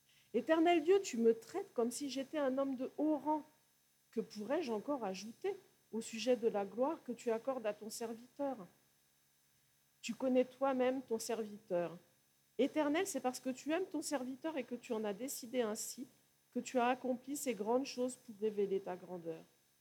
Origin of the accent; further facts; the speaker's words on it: France; C'est difficile, hein, on est français, on est cartésien.